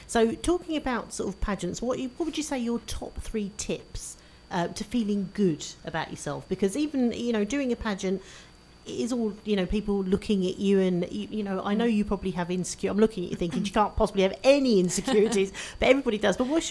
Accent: East of England, United Kingdom; because we are obviously we're from Essex, we want you to win.

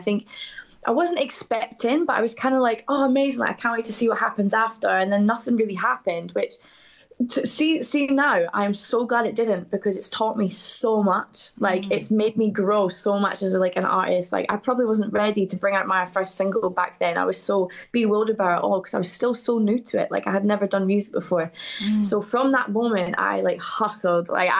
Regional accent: Scotland, United Kingdom; also born or lived in Basildon; that's like my hometown. That's where I'm born and bred. But I was raised in Scotland since I was like five or 6 years old. So hence the accent. But Essex is still an Essex girl, you know. Might have a Scottish accent, but still Essex girl.

